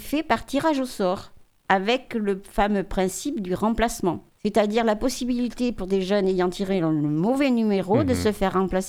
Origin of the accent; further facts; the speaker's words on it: Nouvelle-Aquitaine, France; comme chez nous en Périgord, où il y avait de très petites fermes et des gens pas très riches